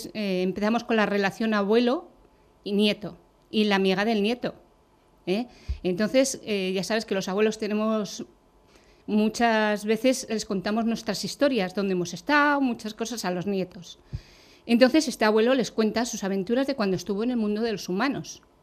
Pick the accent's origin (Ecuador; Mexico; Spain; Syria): Spain; Tafalla, Navarre; oye, por ese ICO tú eres de Navarra, ¿no? Y le digo, pues sí, le digo, de Tafalla.